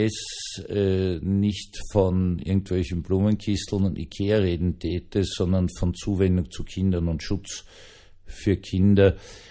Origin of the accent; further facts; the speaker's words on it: Austria; Wir sind auf jeden Fall als Österreicher Ihnen unfassbar dankbar dafür